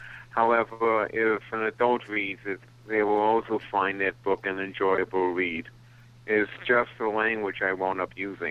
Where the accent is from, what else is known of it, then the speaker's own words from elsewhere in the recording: New York City, New York, United States; I'm living in New York. I've been living in the Bronx all my life.